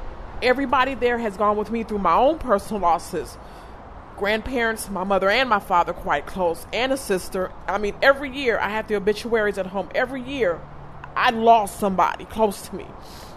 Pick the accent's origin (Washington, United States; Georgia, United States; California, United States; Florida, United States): California, United States; Vallejo; I'm from Vallejo, California, and I'm a bridge officer on the Golden Gate Bridge.